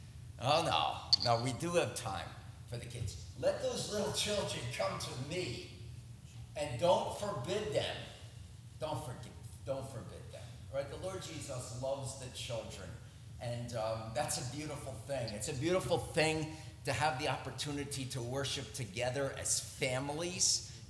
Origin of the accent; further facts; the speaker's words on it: New Jersey, United States; I mean, honestly, friends, I'm from Jersey, and we are the joke and sport of the Pennsylvania jokes.